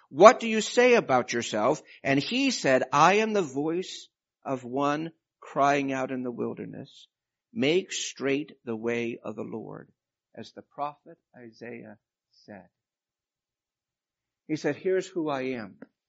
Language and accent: English; Alaska, United States; I grew up as a preacher's kid. I grew up in missionary fields overseas, and I grew up in Alaska